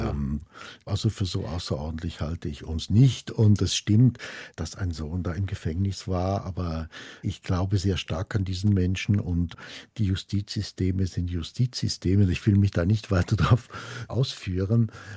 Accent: Switzerland; wenn ich das als Schweizer sagen darf, mit auch französischem Pass

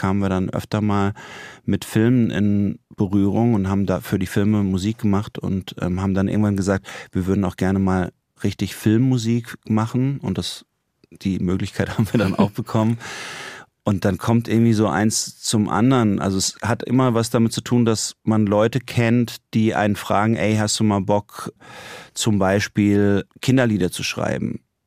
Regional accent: Lörrach, Baden-Württemberg, Germany; weil meine Mutter kommt aus Rom, mein Vater ist so ein bisschen überall aufgewachsen. Ich bin in Lörrach aufgewachsen, eben nicht jetzt mit einer Generation über Generation Lörracher Familie, sondern mit Zugereisten aus verschiedenen Windrichtungen.

